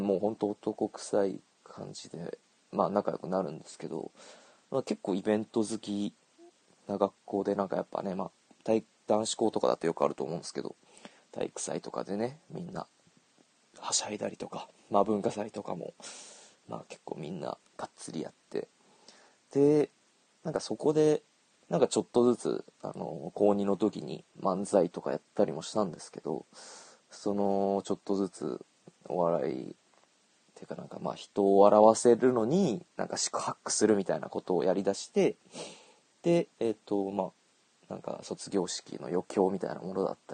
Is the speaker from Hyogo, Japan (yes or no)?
yes; Hyogo, Japan; まあ関西出身なんですけど、その兵庫県の甲陽学院っていう結構な進学校というか私立の学校出身で、で、なんか中高一貫の男子校でして